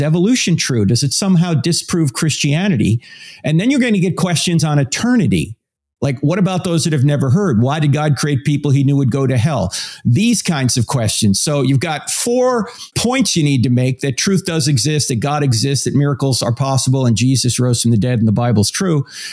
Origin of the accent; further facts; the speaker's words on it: New Jersey, United States; I grew up in New Jersey, so I was Catholic because it's the law. In New Jersey, you're either Catholic or Jewish, right?